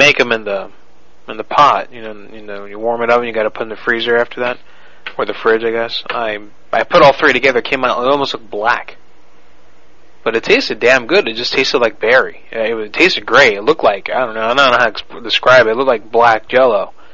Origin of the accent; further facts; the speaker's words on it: Orlando, Florida, United States; I grew up here in Orlando, so I'm I feel like an amusement park aficionado sometimes.